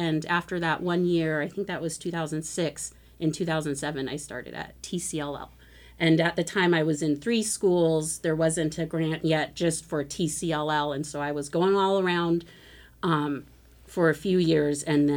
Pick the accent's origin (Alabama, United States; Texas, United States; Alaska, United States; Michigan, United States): Alaska, United States; Juneau; Because I grew up in Juneau, and it was just once a week, or not once a week, once a year for 2 weeks